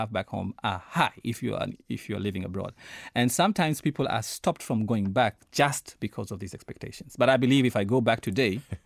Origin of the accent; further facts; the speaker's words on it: Kenya; I once went back home. I'm from Kenya, and I went to Kenya, I don't know, 3 or 4 years ago.